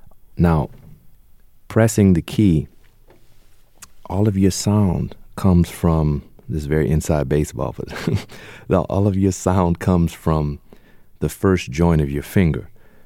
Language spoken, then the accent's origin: English; New Orleans, Louisiana, United States; I learned a lot from a lot of the different pianists that I grew up listening to in New Orleans.